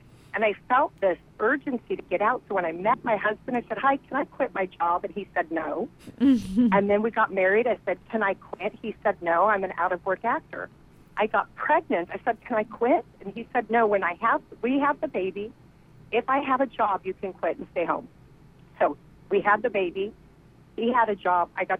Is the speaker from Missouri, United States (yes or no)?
no; Kansas, United States; I am from Kansas, and I was raised.